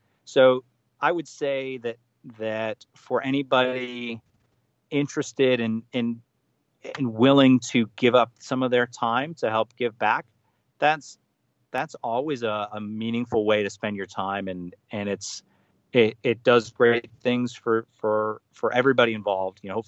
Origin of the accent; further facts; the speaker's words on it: Cleveland, Ohio, United States; My wife and I decided to move back to Ohio. We're both from Cleveland originally.